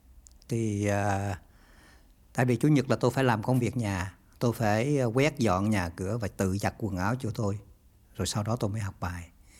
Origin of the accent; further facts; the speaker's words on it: Phan Thiet, Bình Thuận, Vietnam; born there; Tôi được sinh ra tại thành phố Phan Thiết ở Việt Nam, miền Nam Việt Nam.